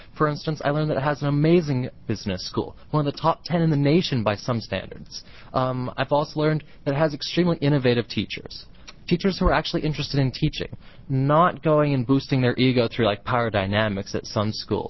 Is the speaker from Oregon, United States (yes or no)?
yes; Ashland, Oregon, United States; born there; I was born in Ashland, Oregon, February 15th, 1983, actually living for 14 years next to Senator Lynn Hannon.